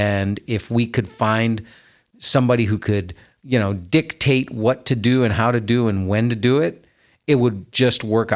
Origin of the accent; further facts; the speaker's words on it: Laredo, Texas, United States; So when I'm originally from Laredo, Texas, and I wanted to be a U.S. Customs House broker.